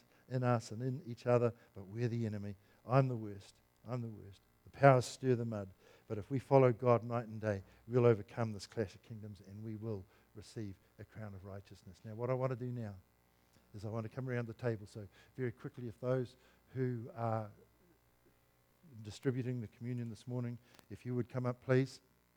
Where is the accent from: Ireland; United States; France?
Ireland; Hey, I'm Irish.